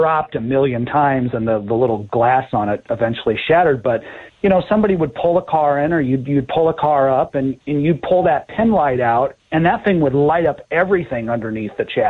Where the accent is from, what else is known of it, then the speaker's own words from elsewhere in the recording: Midwest, United States; You know, you'd have thunderstorm weather and growing up in the Midwest, and you did.